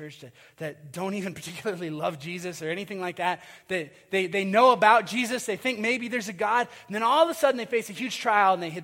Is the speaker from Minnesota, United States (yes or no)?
yes; Minnesota, United States; We grew up lower middle class. And I would look at my friends, I'd go to their houses, and I grew up in Minnesota, and there's lots of lakes, and there's lake shore property